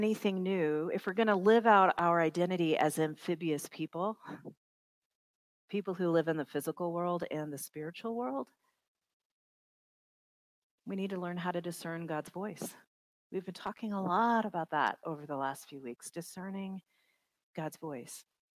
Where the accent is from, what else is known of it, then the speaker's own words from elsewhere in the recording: the South, United States; I grew up fundamentalist Baptist in the South.